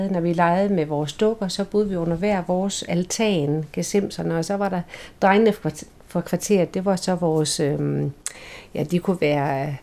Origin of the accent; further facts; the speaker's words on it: Horsens, Central Denmark Region, Denmark; jeg er født i Gormsgade i Horsens i 1949, maj 1949. Jeg voksede op i Gormsgade, og der boede vi i de første 10 år af mit liv.